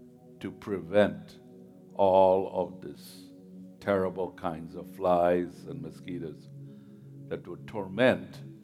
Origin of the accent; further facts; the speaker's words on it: Kenya; I grew up around Kenya, Africa, and there would be the malaria would be very common.